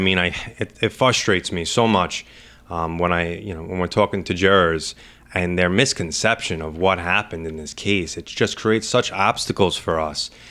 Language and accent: English; Farmingdale, New York, United States; I was born and raised in Farmingdale, Daler. I currently live in Massapequa with my wonderful wife